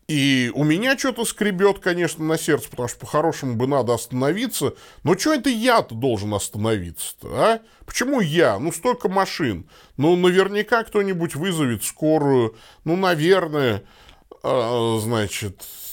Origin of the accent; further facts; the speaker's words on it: Tolyatti, Samara Oblast, Russia; мы с женой ехали по моему родному городу Тольятти на машине.